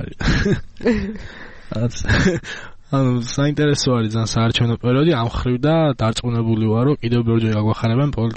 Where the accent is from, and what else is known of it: Tbilisi, Georgia; born or raised there